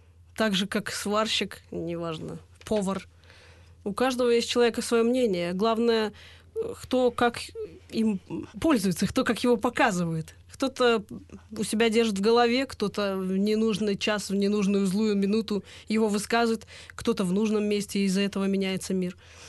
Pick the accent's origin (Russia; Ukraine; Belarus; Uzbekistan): Belarus; Я белорус.